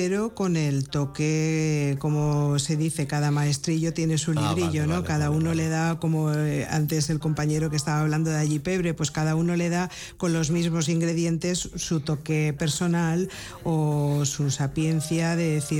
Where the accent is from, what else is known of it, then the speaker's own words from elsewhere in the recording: Valencian Community, Spain; nosotros como valencianos.